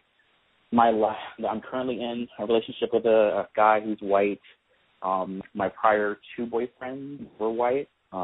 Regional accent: East Coast, United States; also born or lived in Northeast / West; So I'm from the East Coast, have lived in the Northeast, lived out West

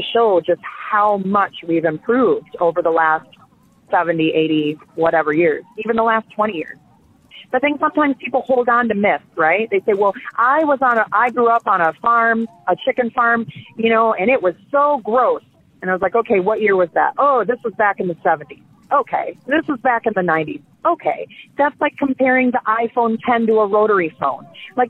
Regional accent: Iowa, United States; also born or lived in Wisconsin; I'm from Northeast Iowa on a row crop and livestock farm

